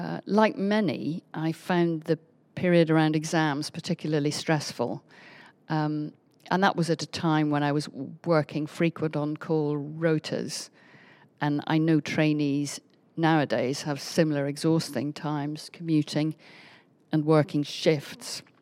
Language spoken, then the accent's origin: English; Northern Ireland, United Kingdom; now in London, United Kingdom; I'm not a Londoner by background. I'm from Northern Ireland, and I'm quite proud of my cultural background, although I don't get many opportunities to go home, as I still call it. I actually haven't lived there for 40 years